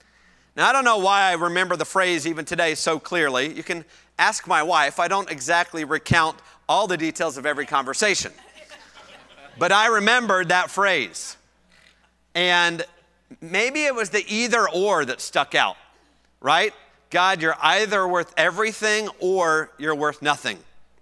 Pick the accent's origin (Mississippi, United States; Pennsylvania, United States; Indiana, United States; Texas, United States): Indiana, United States; growing up in Indiana, at least in 1988, not many people